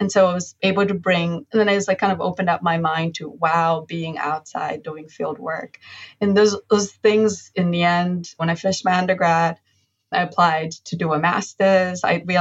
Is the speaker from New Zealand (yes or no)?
no; Kampala, Central Region, Uganda; So I grew up in Kampala. I grew up in Makindye, which is